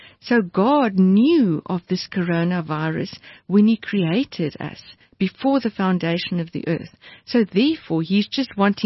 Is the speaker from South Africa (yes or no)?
yes; Durbanville, Western Cape, South Africa; I'm from Durbanville, so that's where we often dance.